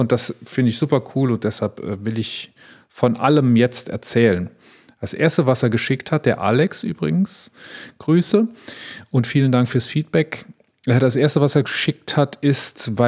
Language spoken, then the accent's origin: German; Wallerfangen, Saarland, Germany; Schönheit in Wallerfangen, was im schönen Saarland ist, fast an der Grenze zu Frankreich, ganz, ganz nah da, wo ich aufgewachsen bin.